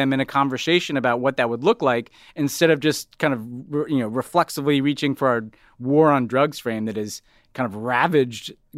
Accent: United States; is like Trump and Stop the Steal stuff traveling to another place, which is embarrassing to see as an American.

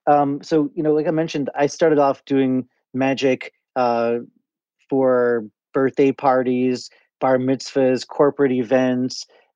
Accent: Chappaqua, New York, United States; I grew up in Chappaqua, New York, right? This fancy suburb of Manhattan.

